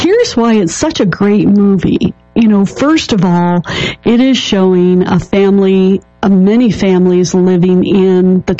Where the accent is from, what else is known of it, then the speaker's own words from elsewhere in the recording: Florida, United States; I was born and raised in Florida. So for the first 12 years of my life, we had that silver aluminum tree